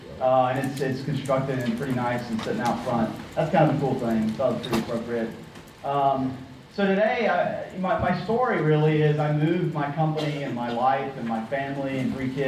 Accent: Atlanta, Georgia, United States; I grew up in Atlanta, I went to school in Atlanta. I've had quite a number of businesses here in Atlanta, and I've been very rooted in the community.

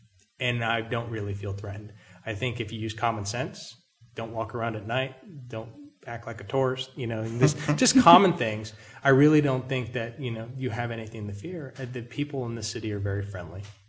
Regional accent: New Jersey, United States; You know, growing up in New Jersey too, I had access to the buses. I could go to New York City for $4.

